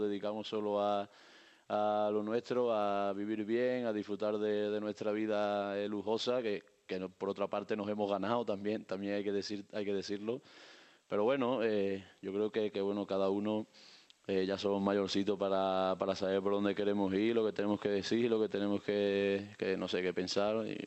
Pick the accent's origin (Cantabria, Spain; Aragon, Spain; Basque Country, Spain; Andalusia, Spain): Andalusia, Spain; Pedrera; Bueno, mi pueblo, que es Pedrera